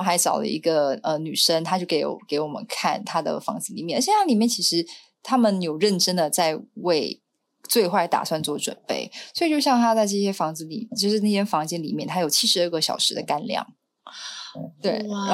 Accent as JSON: {"language": "Chinese", "country": "Taiwan", "said": "大家只要听到我们是来自台湾的就说"}